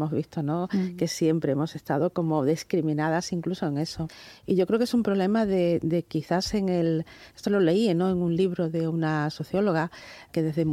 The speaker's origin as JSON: {"language": "Spanish", "town": "Cádiz", "region": "Andalusia", "country": "Spain", "said": "Yo soy de Cádiz y estudié en un colegio de monjas, donde en aquel momento pues solo éramos niñas"}